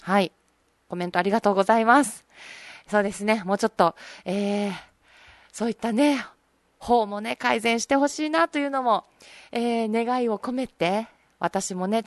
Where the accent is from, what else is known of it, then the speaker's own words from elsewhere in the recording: Nishihara, Okinawa, Japan; 私西原町出身なんですが、その西原中学校を、卒業したんですけれども、